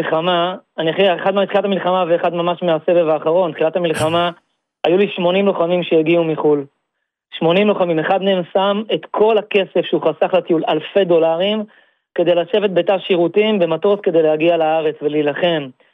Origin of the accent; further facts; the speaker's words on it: Ashdod, Southern District, Israel; אני מאשדוד.